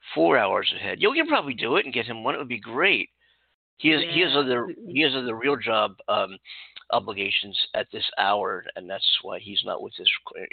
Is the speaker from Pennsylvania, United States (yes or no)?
yes; Philadelphia, Pennsylvania, United States; now in California, United States; I am from Philadelphia. And to this day, although because I've been in California for several years now, it's starting to wane somewhat